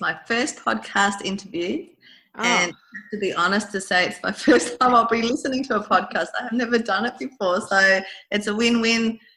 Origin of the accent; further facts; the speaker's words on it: New South Wales, Australia; moved away as an adult; now in Margaret River, Australia; born and raised in New South Wales from a farm background, you know, traveled.